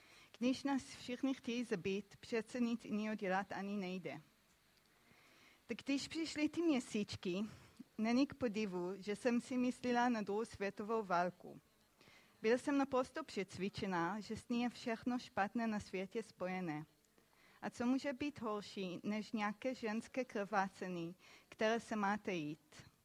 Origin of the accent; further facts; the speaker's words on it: Israel; Vyrostla jsem v Izraeli, kde se ukazuje dětem už v školce fotky z koncentráku.